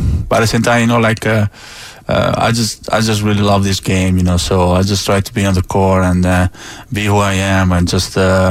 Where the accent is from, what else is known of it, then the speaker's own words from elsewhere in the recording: Italy; English is a second language; You know, like a lot of people, they say, you never play soccer just because I'm from Italy, but I never did that.